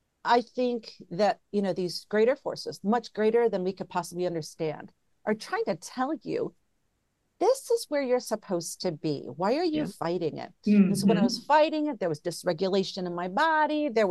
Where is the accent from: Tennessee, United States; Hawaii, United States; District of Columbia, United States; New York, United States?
Hawaii, United States; So I was raised military. So we moved around a lot, but I was raised in Hawaii.